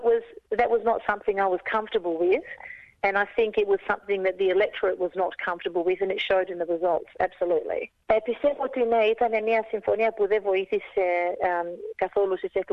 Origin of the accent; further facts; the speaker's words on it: Greece; now in Australia; Σαν Ελληνίδα όμως είμαι πάρα πολύ υπερήφανη που κατάφερα να αντιπροσωπεύσω και τους Έλληνες και τους Αυστραλούς στην Βουλή της Δυτικής Αυστραλίας.